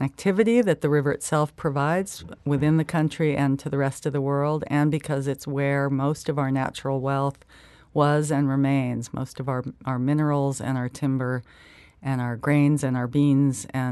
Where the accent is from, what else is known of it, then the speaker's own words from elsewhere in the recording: California, United States; I grew up in California, and I spent a lot of time on a farm in the Central Valley